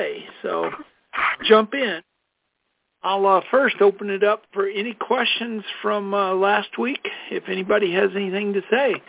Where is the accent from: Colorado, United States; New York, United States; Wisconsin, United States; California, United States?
Colorado, United States; my call sign is … I'm from Colorado